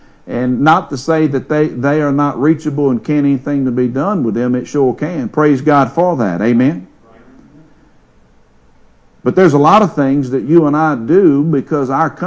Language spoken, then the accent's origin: English; Covington, United States; born or raised there